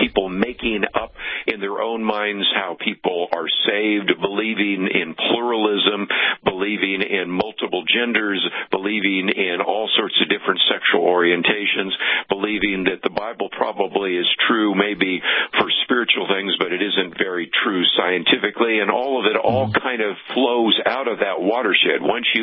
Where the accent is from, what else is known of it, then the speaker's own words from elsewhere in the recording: Berkeley, California, United States; born there; I was born in Berkeley, so I can relate to that as well.